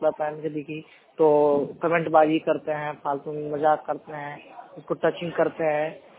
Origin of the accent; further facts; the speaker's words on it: Gonda, Uttar Pradesh, India; मैं डिस्ट्रिक्ट गोंडा का रहने वाला हूँ।